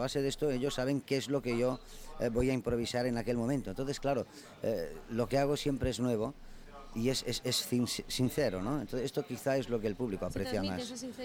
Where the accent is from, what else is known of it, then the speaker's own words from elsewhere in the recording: Catalonia, Spain; born there; first language Catalan; Spanish is a second language; me considero gitano y catalán a la vez, porque soy gitano y porque he nacido en Cataluña, en mi casa hablamos catalán, cuando sueño lo hago en catalán y cuando pienso pues lo mismo.